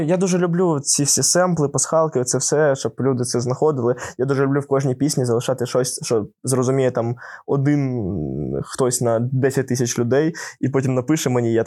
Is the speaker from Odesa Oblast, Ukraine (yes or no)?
yes; Odesa, Odesa Oblast, Ukraine; ми з Одеси, і ми проукраїнські і ПСО з Одеси.